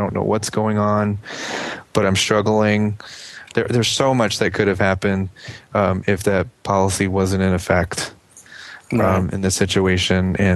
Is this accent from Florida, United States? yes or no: no; Nashville, Tennessee, United States; I've had connection with her in the past because I'm from the Nashville area.